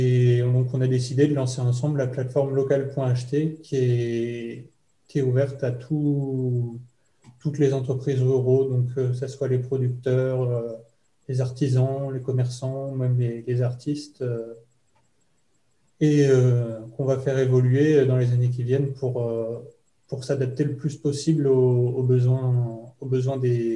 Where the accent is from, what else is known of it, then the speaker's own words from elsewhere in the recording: Normandy, France; born there; moi, je suis né dans l'Orne. Dans un petit village en 95, et je suis vite devenu assez écolo. J'ai ensuite déménagé dans la Sarthe